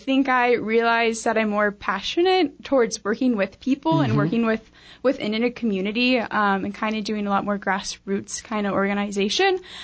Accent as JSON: {"language": "English", "town": "Columbus", "region": "Ohio", "country": "United States", "lives_now": "Arizona, United States", "said": "No, so I'm actually from Columbus, Ohio, and I'm an AmeriCorps VISTA at United Way."}